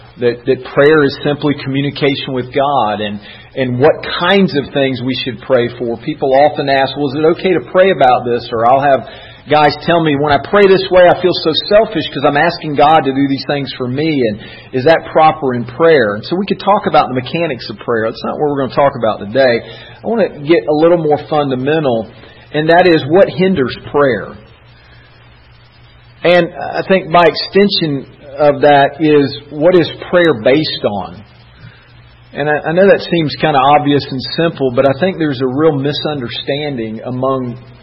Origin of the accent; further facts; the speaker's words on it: United States; We think of it like the Constitution, because we are American citizens, that we have certain rights, inalienable rights, right?